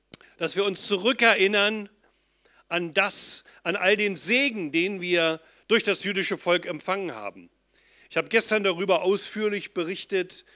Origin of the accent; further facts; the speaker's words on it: Germany; gerade auch wir als Deutsche, als Gläubige in Deutschland